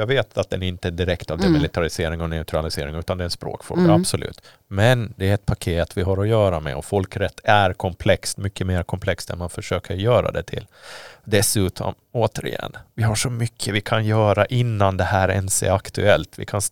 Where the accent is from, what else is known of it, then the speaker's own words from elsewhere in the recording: Åland, Finland; varför är den viktig för oss som ålänningar